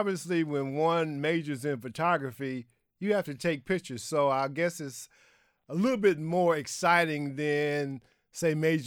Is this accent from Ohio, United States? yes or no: no; Detroit, Michigan, United States; you were a photographer at my hometown newspaper, the Detroit Free Press.